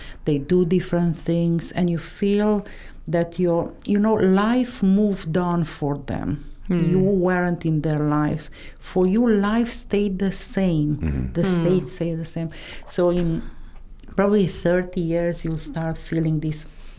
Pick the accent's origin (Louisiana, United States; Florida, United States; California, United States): California, United States; Inglewood; And I said, look, I am from Inglewood. What about you?